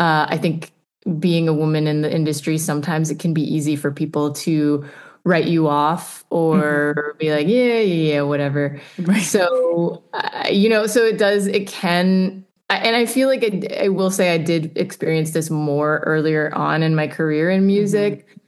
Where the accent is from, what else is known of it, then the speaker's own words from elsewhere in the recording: Miami, Florida, United States; now in New York, United States; Especially because I grew up in Miami where every second or third person is Cuban. There's such a big Cuban community there.